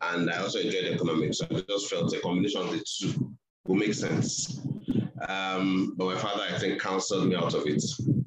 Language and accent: English; Idimu, Lagos, Nigeria; also born or lived in Ketu; I was born in Kitsu, 41 at the Sakintoye Street, Kitsu. I lived there till I lived there for about 8-9 years. Then we moved to Idimu. We lived in Idimu for another 10 years, and then moved to Magodo